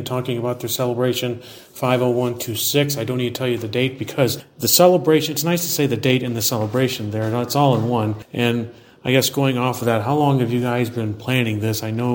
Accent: Allison, Iowa, United States; Whereas my hometown of Allison, they would have done some back in 2002.

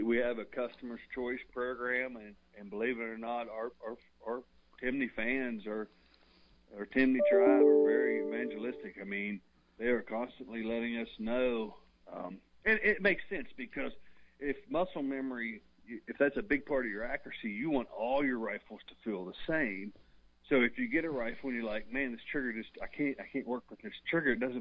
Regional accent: West Virginia, United States; moved away as an adult; Yeah, growing up in West Virginia, you know, I grew up until I was 18, never saw past 50 yards.

